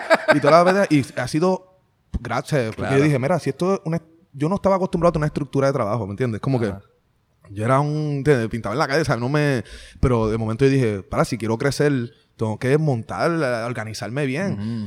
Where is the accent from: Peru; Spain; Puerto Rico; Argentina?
Puerto Rico; todo el mundo sabe que yo soy de Puerto Rico